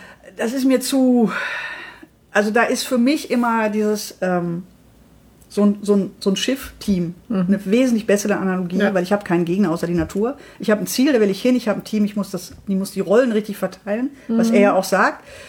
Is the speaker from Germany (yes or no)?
yes; Dortmund, North Rhine-Westphalia, Germany; Ich komme aus Dortmund.